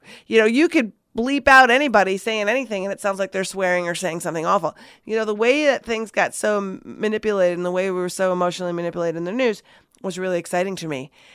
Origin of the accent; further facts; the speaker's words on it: Minnesota, United States; I'm from Minnesota and you're nice to people.